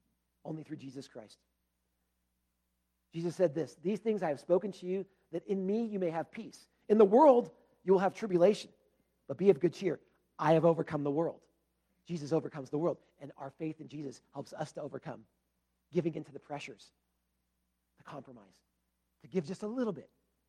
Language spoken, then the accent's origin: English; Huntington Beach, California, United States; When I was growing up in Huntington Beach, and we would go very early in the morning to go out surfing